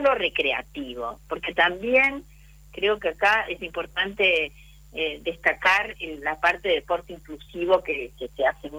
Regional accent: Entre Ríos, Argentina; born there; also born or lived in Misiones / Chaco; me ha tocado vivir en Misiones, me ha tocado vivir en Chaco y conocer mucho Corrientes y, bueno, obviamente que mi provincia natal, Entre Ríos.

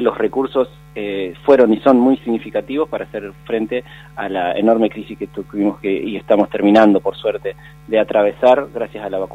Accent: Concepción del Uruguay, Entre Ríos, Argentina; now in Buenos Aires, Argentina; yo soy entrerriano, de Concepción del Uruguay, en la provincia de Entre Ríos. Hace muchos años vivo ya en Buenos Aires, pero mantengo mi fuerte vínculo con toda mi familia y mi tierra provinciana y con nuestra cultura litoraleña.

